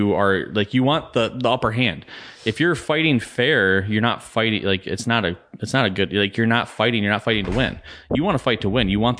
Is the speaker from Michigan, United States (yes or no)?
yes; Grand Rapids, Michigan, United States; And even though I'm from Grand Rapids, I come down here and it's like, yeah, I'm going to South Carolina.